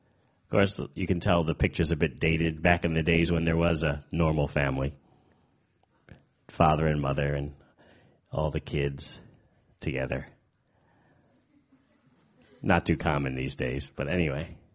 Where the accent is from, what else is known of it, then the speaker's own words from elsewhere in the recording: New York City, New York, United States; By the way, I'm a refugee from New York City.